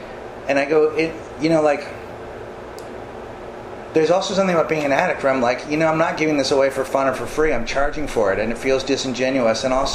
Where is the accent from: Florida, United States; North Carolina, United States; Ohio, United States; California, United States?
California, United States; Ross; up in Ross. I went to Redwood High School.